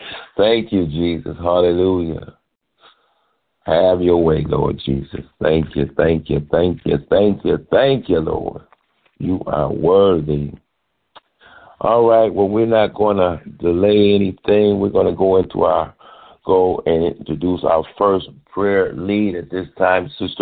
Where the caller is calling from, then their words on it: Richmond Heights, Ohio, United States; I'm coming from Bedford Heights, Ohio. We are ministering. I'm sorry, baby. It's Richmond Heights, Ohio.